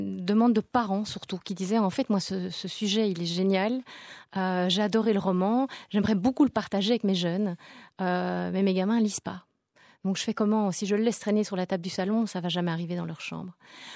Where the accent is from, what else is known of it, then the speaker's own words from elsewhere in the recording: Belgium; comme on dit chez nous en Belgique, chipoté